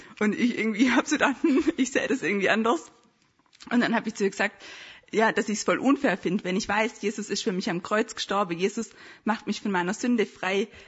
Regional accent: Bad Teinach, Baden-Württemberg, Germany; now in Stuttgart, Germany

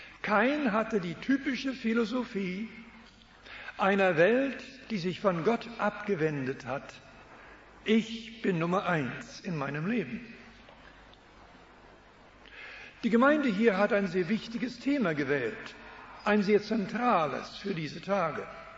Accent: Switzerland; now in Canada; Ich komme aus der Schweiz. Heute aus Kanada, aber ich spreche immer noch manchmal Schweizerisch.

